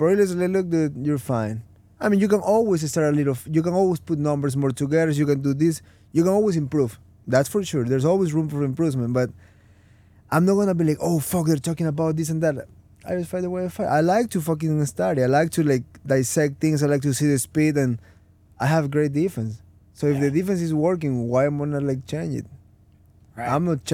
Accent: Ecuador; dude, I'm from Ecuador.

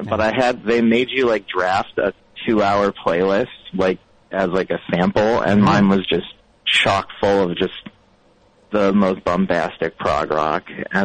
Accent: Ohio, United States; In like Northeast Ohio.

